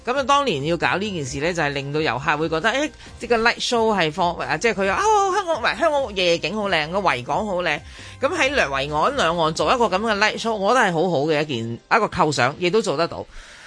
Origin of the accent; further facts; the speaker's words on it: Xinhui, Guangdong, China; 好彩我系新会人，当年妈妈过身，剩低最大嘅遗产就系嗰几大樽嘅新会陈皮。